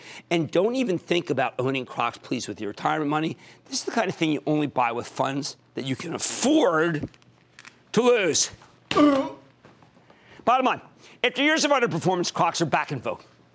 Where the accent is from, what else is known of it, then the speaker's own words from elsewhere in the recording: New Jersey, United States; Let's go to Beth, my home state of New Jersey.